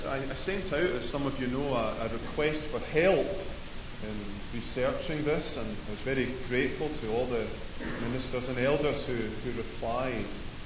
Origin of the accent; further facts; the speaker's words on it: Scotland, United Kingdom; that is I'm Scottish